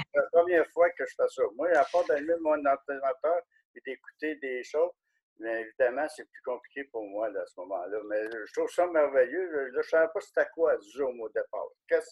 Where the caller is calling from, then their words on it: Drummondville, Quebec, Canada; Moi, je suis à Drummondville.